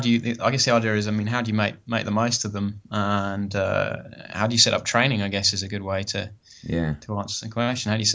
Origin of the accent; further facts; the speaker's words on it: England, United Kingdom; I'm still lurking down in the Southern Hemisphere, but hopefully don't be fooled by my accent if you get confused. I'm definitely English.